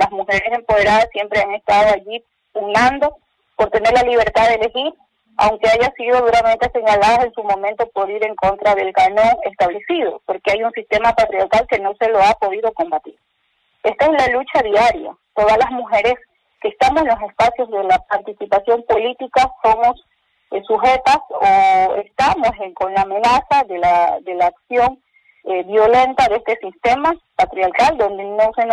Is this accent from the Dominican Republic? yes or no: no; Valencia, Los Ríos, Ecuador; born there; now in Quevedo, Ecuador; soy mujer rural con esta identidad mantuvia que siempre la llevo con mucho orgullo. Nací en el Cantón Valencia, riocense de corazón. Actualmente vivo en la parroquia La Esperanza, perteneciente al Cantón Quevedo, que es una parroquia rural